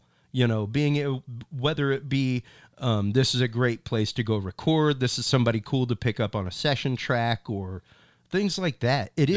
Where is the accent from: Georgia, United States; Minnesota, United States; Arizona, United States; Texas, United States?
Texas, United States; Houston; Houston originally.